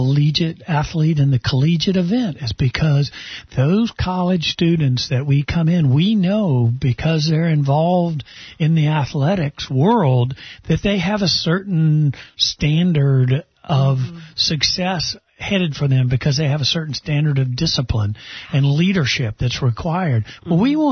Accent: Rantoul, Illinois, United States; born there; Technically, I was born in Rantoul, Illinois, but both my mother and my father were born in Pensacola and were high school sweethearts.

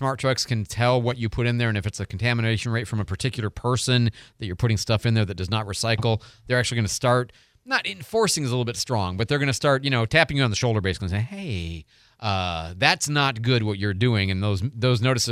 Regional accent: Illinois, United States; I'm from Illinois, so we hate Ohio State badly.

